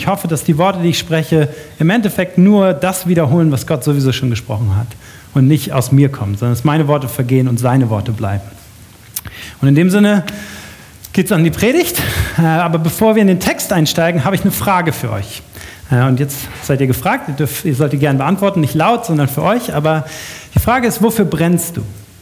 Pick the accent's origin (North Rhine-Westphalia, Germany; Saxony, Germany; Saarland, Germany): Saxony, Germany; Leipzig; für uns als Leipziger des 21. Jahrhunderts oft sehr kritisch gesehen wird